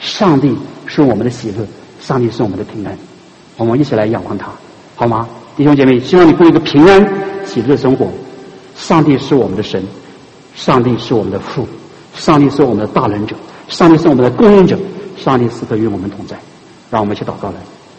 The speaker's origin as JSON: {"language": "Chinese", "country": "China", "said": "我们中国人都这么想的，对不对？"}